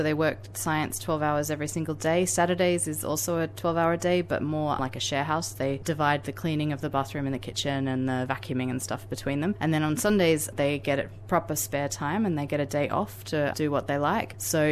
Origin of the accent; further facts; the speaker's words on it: Australia; Unfortunately, as an Australian, you can't be an astronaut